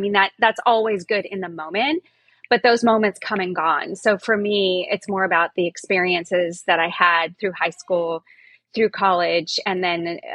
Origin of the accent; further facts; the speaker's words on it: Rhode Island, United States; a lot of people get surprised that I'm from Rhode Island.